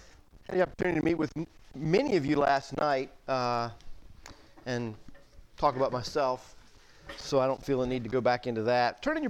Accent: Atlanta, Georgia, United States; moved away as an adult; I grew up in Atlanta, spent the first 23 years of my life in Atlanta

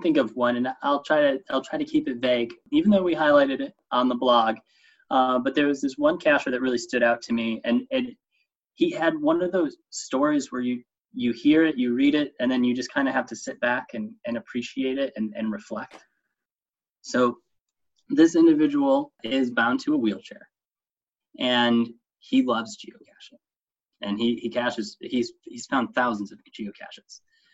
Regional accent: New York, United States; And you know, they've been to New York, because I'm from New York, and that's always a big thing.

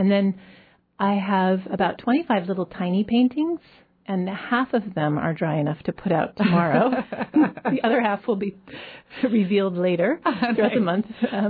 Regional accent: Oregon, United States; And so I grew up in Oregon.

